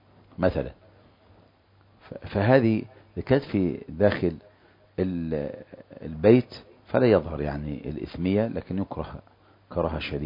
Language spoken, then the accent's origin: Arabic; Egypt; مثل اللباس عندنا في مصر